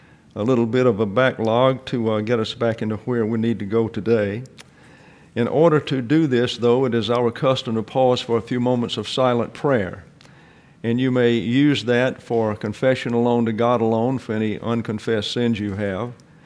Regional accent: Alabama, United States; also born or lived in Texas; And of course, I'm from Lower Alabama and then went to Lower Texas. And I spent time there for well over 40 years

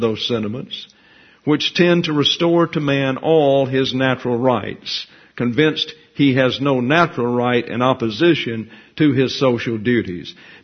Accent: Alabama, United States; I'm from Alabama, and there was a fellow down there who was a judge.

